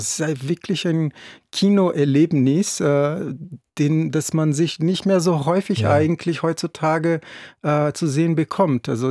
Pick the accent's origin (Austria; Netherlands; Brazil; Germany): Brazil; German is a second language; Ich bin ja selber Brasilianer